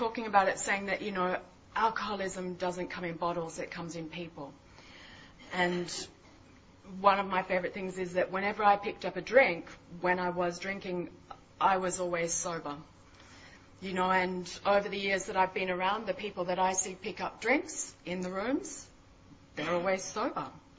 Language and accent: English; Mullumbimby, New South Wales, Australia; I've been here a year, and I was from Byron Bay, Mullumbimby, up in northern New South Wales